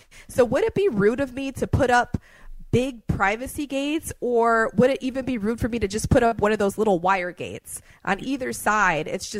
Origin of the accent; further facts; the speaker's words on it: Chicago, Illinois, United States; I remember growing up in Logan Square, and there was that one person in the neighborhood that bought